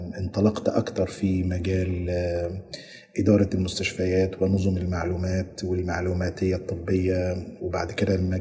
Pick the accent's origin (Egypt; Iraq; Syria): Egypt; وأنا طبيب مصري خريج كلية الطب جامعة عين شمس سنة 1999